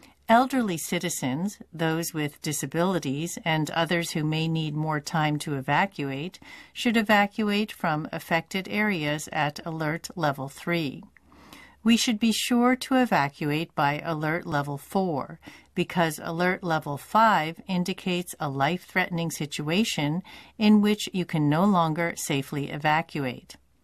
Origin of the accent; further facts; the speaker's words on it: Scotland, United Kingdom; born there; The city where I'm living now is located on the Pacific Ocean side of Shikoku. I have never experienced a typhoon because I was born in Scotland, where there are no typhoons.